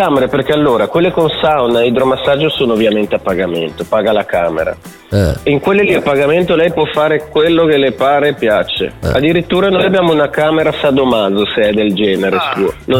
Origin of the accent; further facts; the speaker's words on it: Portugal; Italian is a second language; Io sono del Portogallo.